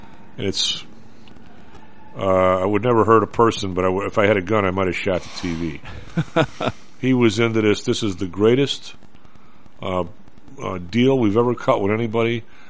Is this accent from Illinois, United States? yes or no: yes; Chicago, Illinois, United States; We're from Chicago.